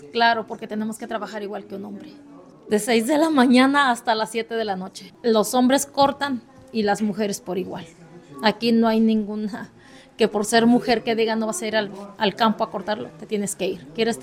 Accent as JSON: {"language": "Spanish", "region": "Hidalgo", "country": "Mexico", "said": "soy de Hidalgo, de Uxegete, Cosaucla, Hidalgo. De allá vengo y de allá son mis raíces."}